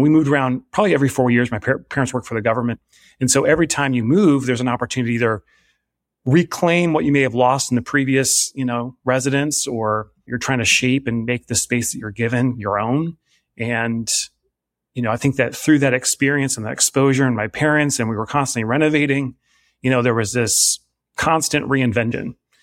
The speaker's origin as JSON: {"language": "English", "town": "Wasilla", "region": "Alaska", "country": "United States", "tie": "born or raised there", "said": "I was a product of Wasilla, Alaska, and spent a good majority of my adolescent growing up in Alaska in a state that, you know, it's pretty cold there"}